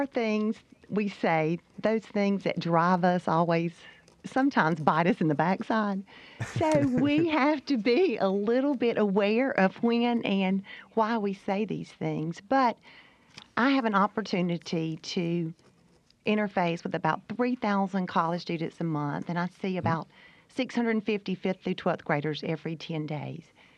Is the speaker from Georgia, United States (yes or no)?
yes; Millen, Georgia, United States; now in Athens, United States; And being from a very small town, I grew up in Millen, Georgia. On a good day, there's probably 2,500 people there. I've been in Athens for about 25 years.